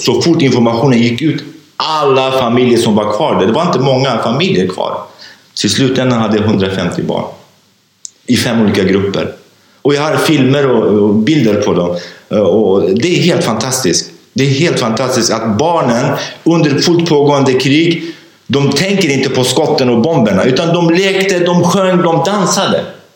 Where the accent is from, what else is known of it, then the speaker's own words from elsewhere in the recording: Sweden; Där jag kunde göra allt för att jag var doktor och jag kom från Sverige och så vidare.